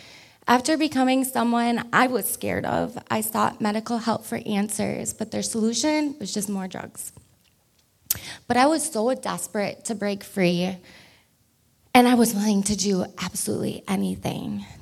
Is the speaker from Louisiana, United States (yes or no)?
no; Green Bay, Wisconsin, United States; born there; I was born here in Green Bay, Wisconsin.